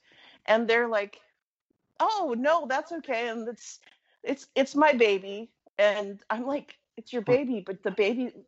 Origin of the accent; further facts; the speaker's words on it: United States; because I'm an American. I want to, you know, show them my American cooking prowess.